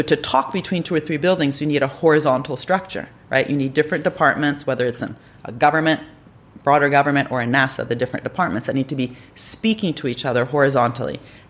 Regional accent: Italy; I'm from Italy.

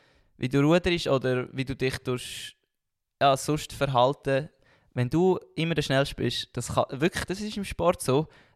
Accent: Zug, Switzerland; Das tut mir natürlich als Zuger ein bisschen leid.

